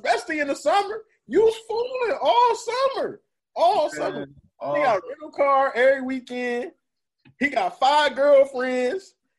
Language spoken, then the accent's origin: English; Detroit, Michigan, United States; That's what I'm saying. So even still, we had more people, luckily, that did get money